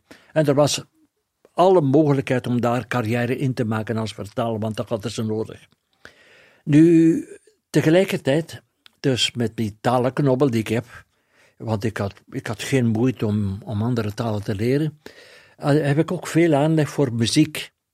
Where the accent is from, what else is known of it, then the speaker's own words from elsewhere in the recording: Opwijk, Flanders, Belgium; Wel, ik ben van Opwijk en in die tijd, ik spreek nu over de jaren 50